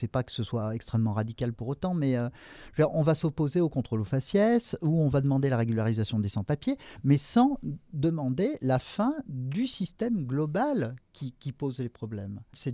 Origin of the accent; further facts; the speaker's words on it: France; Moi, je peux voyager partout dans le monde en tant que Français.